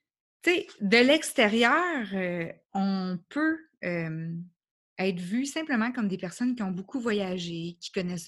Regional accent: Quebec, Canada; je suis née au Québec. J'ai grandi pendant des années au Québec aussi.

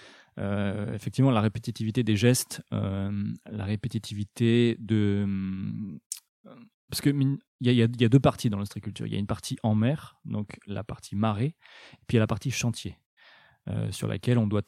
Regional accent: Brittany, France; En tant que breton, je dois l'aimer.

